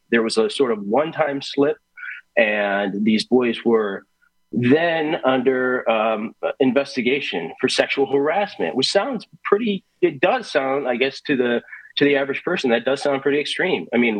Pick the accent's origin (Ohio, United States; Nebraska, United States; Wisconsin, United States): Wisconsin, United States; So like you, Kristen, I grew up in Wisconsin